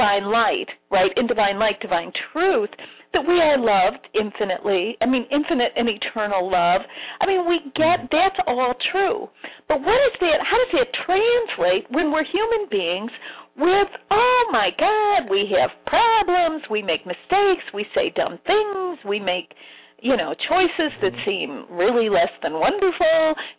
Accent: Chicago, Illinois, United States; I mean, I was raised in Chicago, actually.

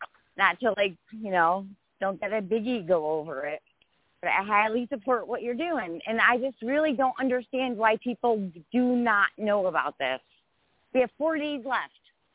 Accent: Connecticut, United States; You know, I'm from Connecticut, kind of like a little communist state.

